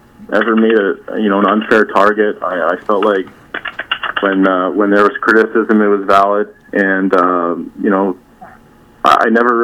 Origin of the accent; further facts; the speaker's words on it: Canada; I'm a Canadian, and I enjoyed living in Canada and playing in Canada